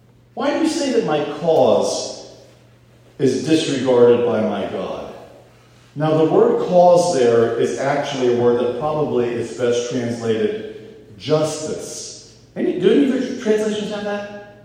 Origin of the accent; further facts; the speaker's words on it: Florida, United States; I grew up in Florida, so we had St. Augustine grass.